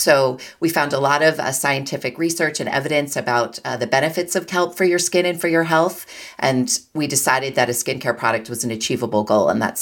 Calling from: Kittery, Maine, United States; I'm calling from Kittery, Maine.

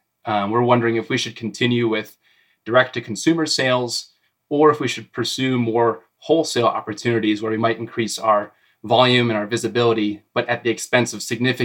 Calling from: Golden, Colorado, United States; I'm calling from Golden, Colorado

